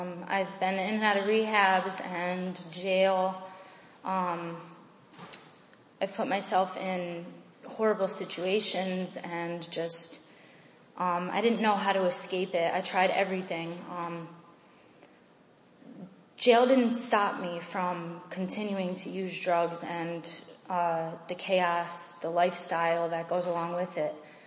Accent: Scranton, Pennsylvania, United States; I'm 24. I'm from Scranton, Pennsylvania.

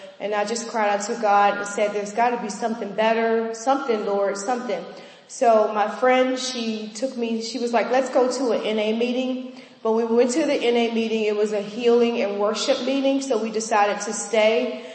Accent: Culpeper, Virginia, United States; I'm from Culpeper, Virginia, and I'm 39 years old

